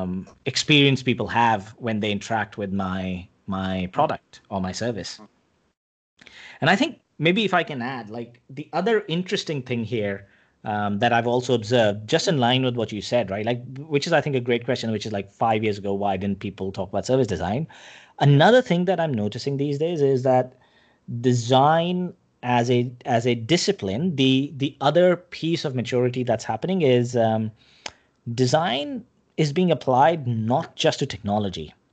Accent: India; I grew up in India, and in India, basically, you either became a doctor or an engineer when I was growing up.

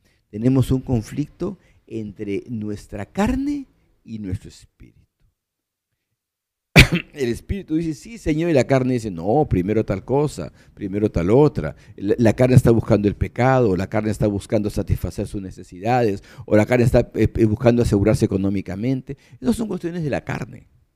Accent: Peru; Por eso es que el Perú está como está. ¿Por qué? Porque hemos permitido que la carne nos domine como peruanos, como nación.

